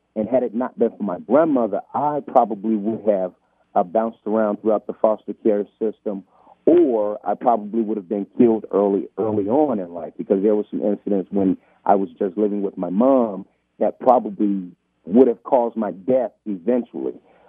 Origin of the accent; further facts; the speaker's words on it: Atlanta, Georgia, United States; We both grew up in the South. We're from the South. He grew up in Memphis. I in Atlanta.